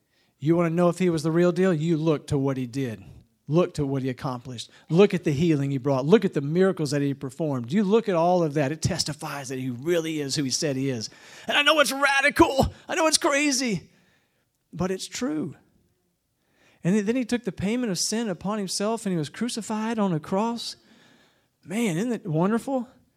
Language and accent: English; United States; I won't speak to anywhere else in the world because I grew up in the United States